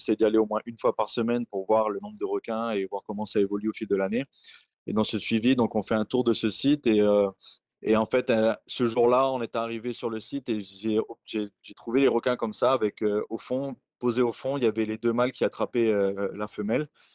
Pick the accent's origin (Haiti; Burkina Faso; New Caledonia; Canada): New Caledonia; moi je suis né et j'ai grandi en Nouvelle-Calédonie, donc j'ai fait toutes mes études.